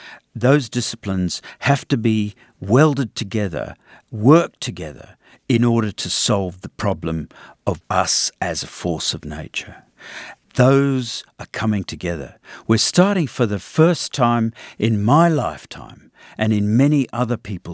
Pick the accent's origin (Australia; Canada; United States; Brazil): Australia; I'm an Australian environmental humanist or historian.